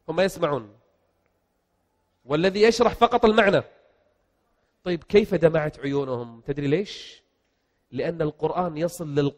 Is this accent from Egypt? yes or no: no; Kuwait; أنا من أهل البلد، وأكثركم يعلم أنني أيام الغزو الغاشم على بلدي الكويت جلست في الدمام 6 شهور كاملة. أنا من أهل الدمام يعني يعتبر.